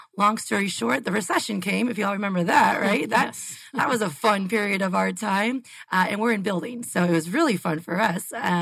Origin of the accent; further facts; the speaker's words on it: Chicago, Illinois, United States; now in Phoenix, United States; I'm also not from born and raised in Arizona. I'm from Chicago.